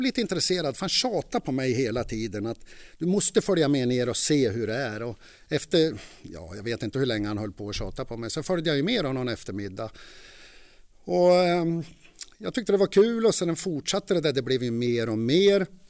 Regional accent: Gävle, Gävleborg County, Sweden; Jag föddes på Brynäs, det var ett riktigt arbetarkvarter i Gävle som sagt var. Det var jag, min äldre bror Ove, Maj och Rola, mina föräldrar. Och de 10 första åren i Gävle så bodde vi i ett rum och kök.

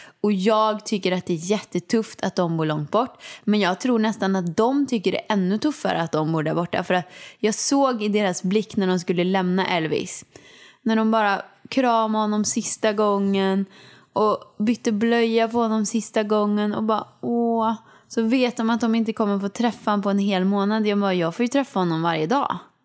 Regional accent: Åmål, Västra Götaland County, Sweden; moved away; Farmor frågade varje gång jag är hemma i Åmål. När ska du flytta hem?

